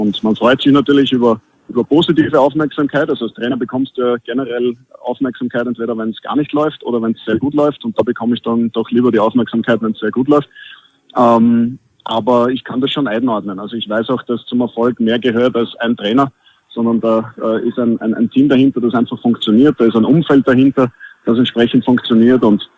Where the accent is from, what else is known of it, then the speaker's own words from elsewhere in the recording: Austria; als Österreicher muss man natürlich Skifahren sagen, auch wenn ich selten bis nie dazukomme.